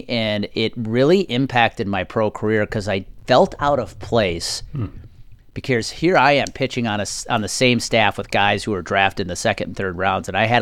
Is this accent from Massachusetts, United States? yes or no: no; Milwaukee, Wisconsin, United States; to sign as a free agent with the Milwaukee Brewers, which was a really cool thing because that was my hometown team growing up.